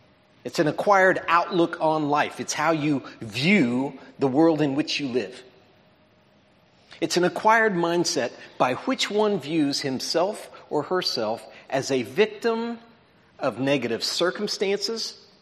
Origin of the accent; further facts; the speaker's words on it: Cincinnati, Ohio, United States; Well, I'm from down around Cincinnati, Ohio.